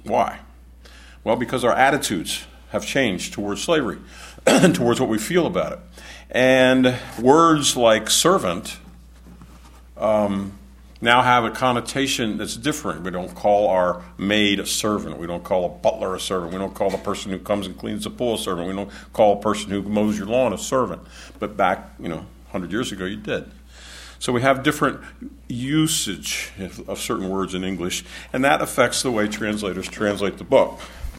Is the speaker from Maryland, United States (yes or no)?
yes; Maryland, United States; Yeah, I grew up in Maryland.